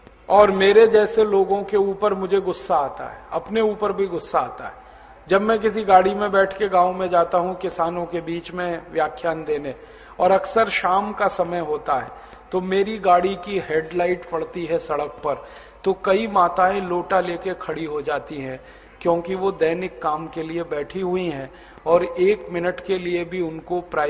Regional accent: Uttar Pradesh, India; मेरा जन्म उत्तर प्रदेश के गांव में हुआ, अलीगढ़ जिले में। आपको हैरानी होगी, ये अलीगढ़ जिला दिल्ली के बहुत नजदीक है, राजधानी वहां से 130 किलोमीटर दूर है और मेरा गांव अलीगढ़ से करीब 60 किलोमीटर

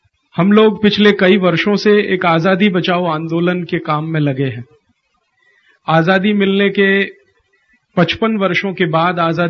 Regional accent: North India, India; गुजराती भाषा में समझ पाता हूं, बोलने का अभ्यास नहीं है। उत्तर भारत का रहने वाला हूं, मेरी मातृभाषा हिंदी है, इसलिए मैं मुश्किल में गुजराती में बात नहीं कर पाता, बहुत तकलीफ होती है। हिंदी बोलना मेरे लिए थोड़ा ज्यादा आसान है

